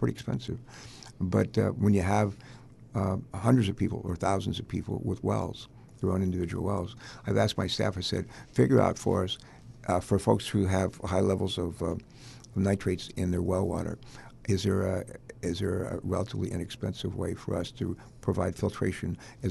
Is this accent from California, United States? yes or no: yes; California, United States; now in Delaware, United States; I came all the way from California, across the country.